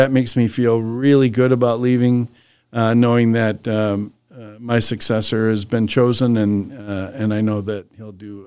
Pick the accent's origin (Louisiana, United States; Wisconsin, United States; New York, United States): Wisconsin, United States; Racine; I'm a born and raised cheesehead, right? I'm from Wisconsin, born in Wisconsin, went to school in Wisconsin, worked in Wisconsin. I watched the 1967 Ice Bowl with my dad as a 10-year-old in our rec room in Racine.